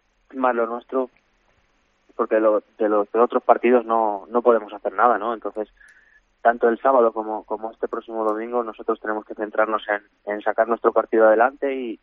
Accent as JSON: {"language": "Spanish", "town": "Salamanca", "region": "Castile and León", "country": "Spain", "said": "para mí, como salmantino, como jugador que se ha formado en las categorías inferiores de Salamanca"}